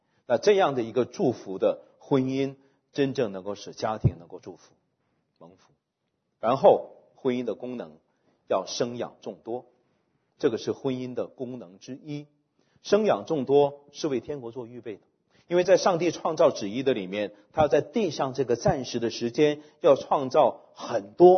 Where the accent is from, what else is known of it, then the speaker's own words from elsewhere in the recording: China; 那在这个里面，我们中国背景犯了严重的错误。我们中国人说兄弟是手足，父母孩子是血亲，老婆是外人，是吧？